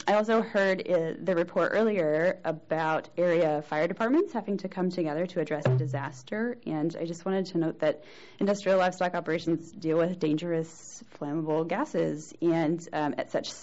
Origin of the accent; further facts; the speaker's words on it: Missouri, United States; I am from Missouri. I'm a farmer from North Missouri, so I made a little trek this morning.